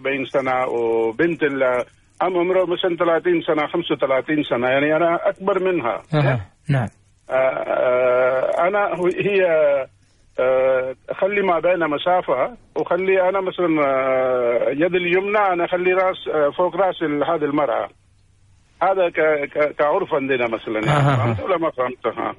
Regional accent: Pakistan; Arabic is a second language; أنا من باكستان

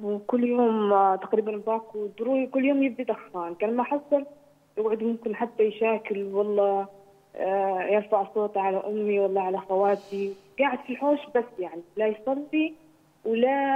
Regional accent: Libya; أنا من ليبيا وعندي جدتي وأمي،

